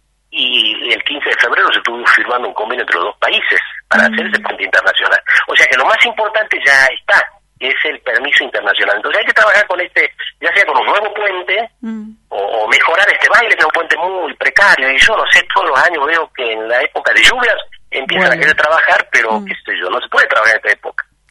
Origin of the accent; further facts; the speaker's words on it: Los Toldos, Salta, Argentina; Yo siempre digo que Los Toldos es un pueblo, somos salteños chapacos, digo yo.